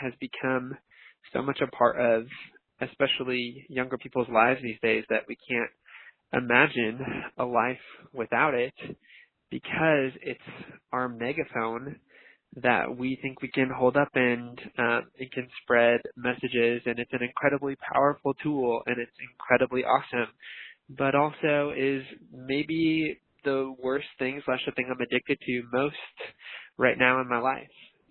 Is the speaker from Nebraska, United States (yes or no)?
yes; Nebraska, United States; when I was a kid growing up in Nebraska